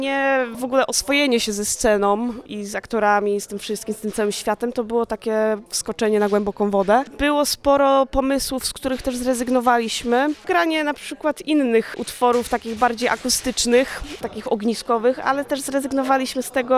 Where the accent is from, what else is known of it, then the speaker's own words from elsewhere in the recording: Gdynia, Pomeranian Voivodeship, Poland; ogólnie ja pochodzę z Gdyni i ja w Gdyni też mieszkam.